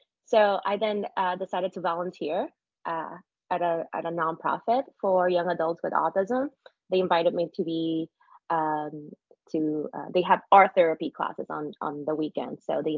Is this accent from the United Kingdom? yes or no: no; Panama; I'm originally from Panama, so we went to the mountains of Panama